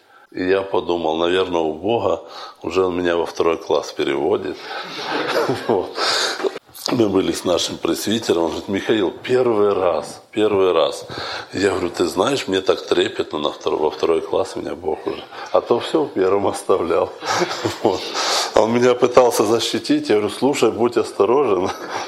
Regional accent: Moldova; Ну я молдаванка, но я плохо училась.

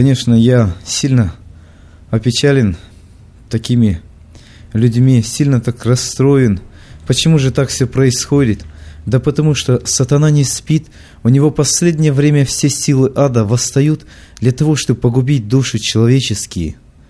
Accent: Moldova; now in Sacramento, United States; Я приехал недавно, 3 недели назад, из Молдавии в Америку, в город Сакраменто, на постоянное место жительства.

